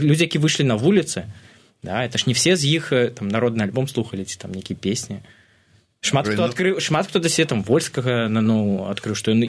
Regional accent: Belarus; ми ж білоруси, ось це я особливо кожен раз проявляю, кажу, ми ж маленька країна

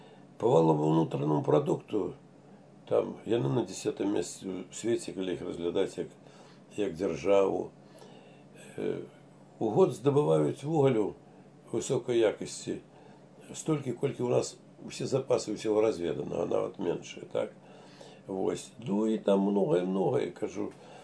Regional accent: Belarus; мы, белорусы

